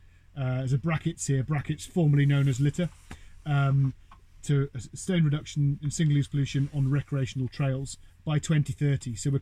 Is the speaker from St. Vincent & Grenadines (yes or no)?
no; Wales, United Kingdom; also born or lived in Birmingham; like we moved from Birmingham, so I wasn't actually born in Wales. We moved from Birmingham when I was three, to a small holding, because my mum especially was really into the good life.